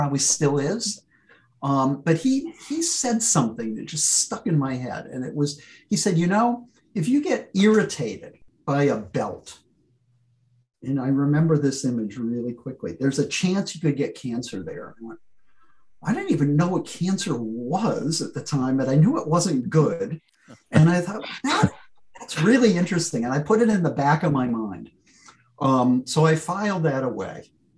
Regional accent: Connecticut, United States; This was in Connecticut, in Hartford County, Connecticut, in the Connecticut Valley, which has some of the richest soil.

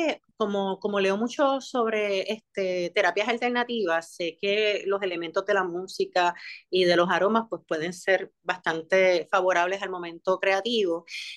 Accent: Humacao, Puerto Rico; now in San Juan, Puerto Rico; soy de Humacao, vivo en San Juan. Así que tengo una mitad, yo digo que soy humacaeña adoptada de San Juan ya prácticamente, porque más de la mitad de mi vida llevo viviendo acá en el área metropolitana.

